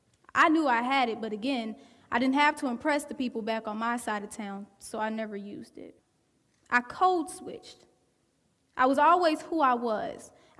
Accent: Cincinnati, Ohio, United States; I come from Cincinnati, Ohio, and I went to school in the inner city, or what some consider the hood. We talk different in my city.

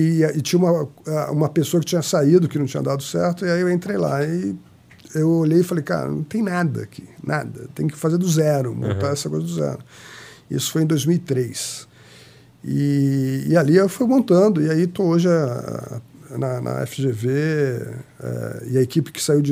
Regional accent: São Paulo, Brazil; now in Rio de Janeiro, Brazil; Apesar de eu ser paulistano, uhum, eu nasci em São Paulo, mas já moro muitos anos no Rio

